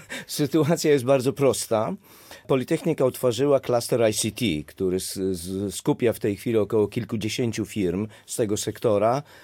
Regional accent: Masovian Voivodeship, Poland; born there; also born or lived in Żychlin; Urodziłem się w małej wsi w województwie mazowieckim, ale technikum kończyłem w Żychlinie, a Żychlin to jest powiat kutnowski, Łódź.

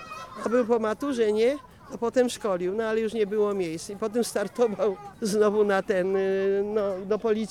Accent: Sieradz, Łódź Voivodeship, Poland; Jestem rodowitą sieradzanką

